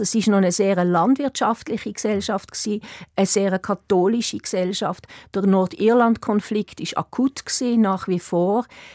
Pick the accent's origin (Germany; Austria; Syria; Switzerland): Switzerland; Eastern Switzerland; Ich komme aus der Ostschweiz ursprünglich, bin nicht sehr katholisch, aber katholisch gewesen.